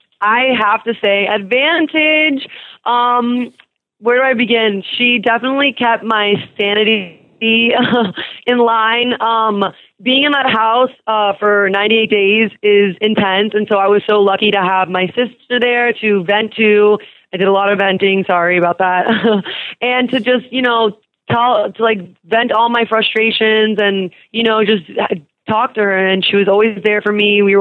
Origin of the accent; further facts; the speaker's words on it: Miami, Florida, United States; I was born and raised in Miami, grew up there.